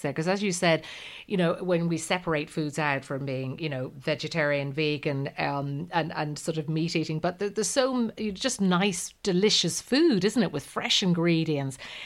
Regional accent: Ireland; And being an Irish girl, of course, the Guinness cake is always popular, you know, in my neck of the woods.

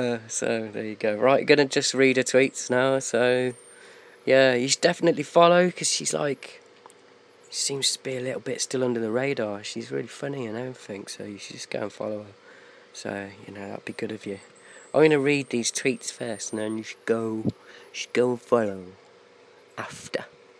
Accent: England, United Kingdom; because I'm an Englishman.

